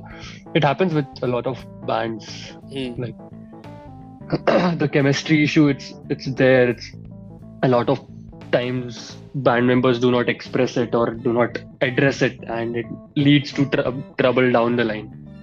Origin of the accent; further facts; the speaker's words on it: North India, India; Well, we have been born and brought up in the North, mostly in the North region.